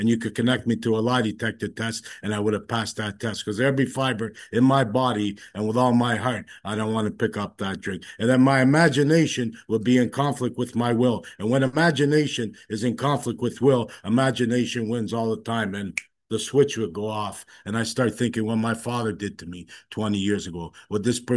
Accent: Toronto, Ontario, Canada; born or raised there

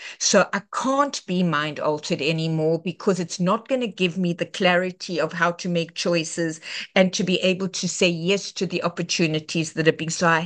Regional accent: South Africa; moved away as an adult; now in Los Angeles, United States; I am from South Africa for most of my life. I got sober in LA later

